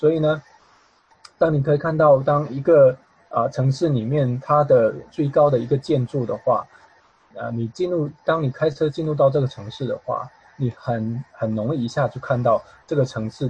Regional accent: China; 我们中国人很对盐的使用很早啊，也很知道怎么用盐啊

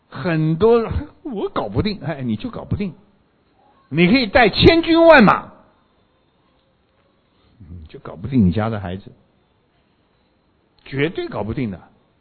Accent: China; 咱们是中国人嘛，男主外女主内

